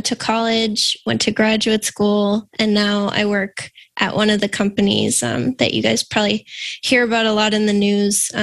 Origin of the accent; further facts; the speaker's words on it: Boston, Massachusetts, United States; I am from the Boston area, so I grew up here and never left.